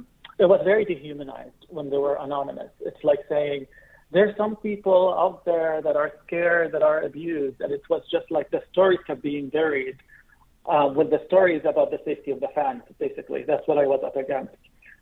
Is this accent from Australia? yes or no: no; Qatar; moved away as an adult; now in United States; so I was born and raised in Qatar, and then I left Qatar in 2011 and been living in the U.S. since then.